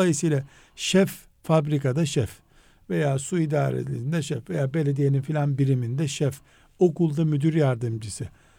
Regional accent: Istanbul, Turkey; Nerelisiniz dedi. İstanbul'dan geliyorum dedim.

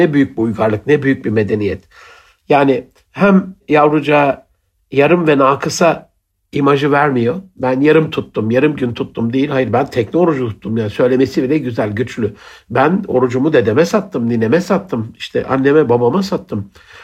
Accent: Gaziantep, Turkey; bir Antepli olarak

